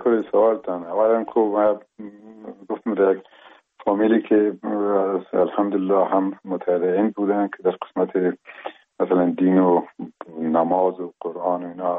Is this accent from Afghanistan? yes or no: yes; Afghanistan; first language Pashto; Persian is a second language; باز ما که زبان مادری ما پشتو بود